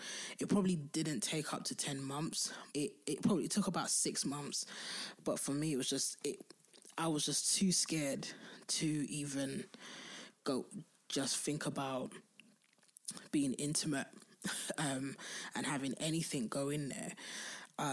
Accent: London, United Kingdom; I'm from Southeast London.

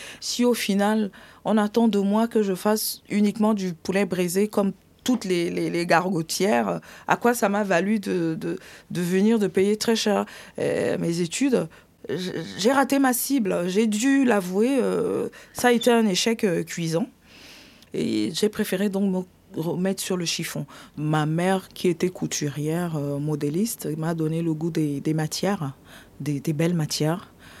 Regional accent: Yaoundé, Centre, Cameroon; now in Colombes, France; Alors, je suis née au Cameroun, dans la ville de Yaoundé.

